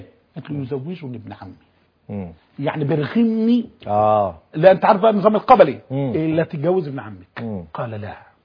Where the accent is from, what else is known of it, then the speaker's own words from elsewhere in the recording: Egypt; احنا كمصريين بنقول على الغداء